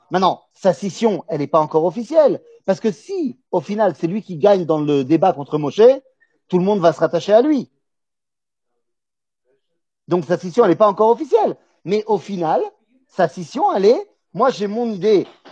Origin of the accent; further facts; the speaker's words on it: Metz, Grand Est, France; moved away; la communauté israélite de Metz. Ma communauté mère de là d'où je viens, là-bas en France.